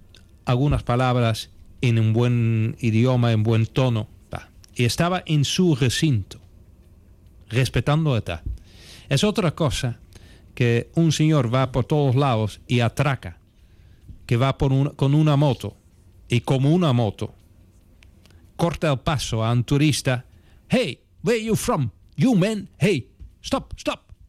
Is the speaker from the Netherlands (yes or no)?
yes; Netherlands; now in Spain; Hay una zona que es la zona roja en el país de origen, de donde yo provengo. Aunque me siento muy europeo y medio canario.